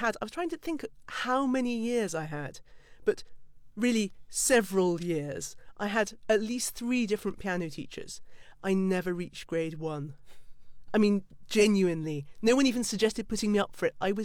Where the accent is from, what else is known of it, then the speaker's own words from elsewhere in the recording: Oxford, South East England, United Kingdom; I grew up in North Oxford where everyone is, you know, basically too brainy to exist.